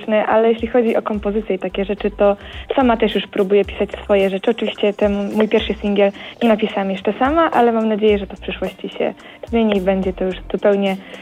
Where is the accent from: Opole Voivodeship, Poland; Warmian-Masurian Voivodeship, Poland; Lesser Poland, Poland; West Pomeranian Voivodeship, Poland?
Opole Voivodeship, Poland; Krapkowice; ja jestem z Opolszczyzny, z Potopola, z Krapkowic.